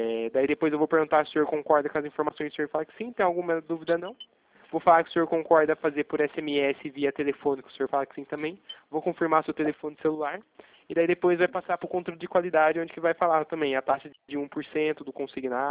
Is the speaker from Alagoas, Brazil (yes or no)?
no; Itatiba, São Paulo, Brazil; eu sou daqui de Itatiba, né?